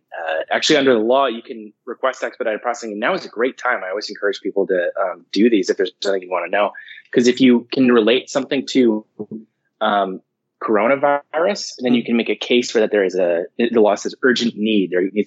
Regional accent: Livermore, California, United States; Yeah, I grew up in Livermore.

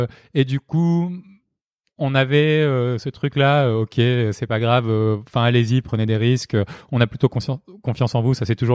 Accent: Marseille, Provence-Alpes-Côte d'Azur, France; On est tous de Marseille. On a grandi dans des familles, soit qui ont vécu des chocs. Moi, je viens d'une famille arménienne

